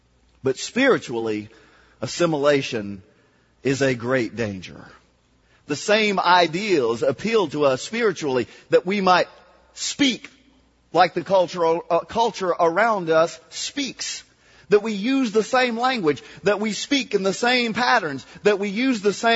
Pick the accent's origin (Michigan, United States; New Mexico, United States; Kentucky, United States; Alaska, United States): Kentucky, United States; I mean, I'm from Kentucky. I can tell you that's not that much of a different country than Oklahoma.